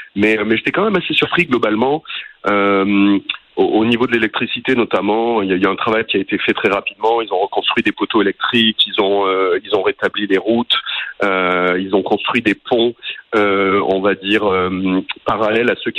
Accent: Canada; que je venais du Canada

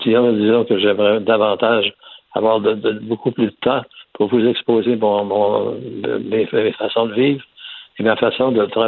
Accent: Lévis, Quebec, Canada; alors que j'avais à peu près 15-16 ans et je travaillais à la maison chez nous à Lévis.

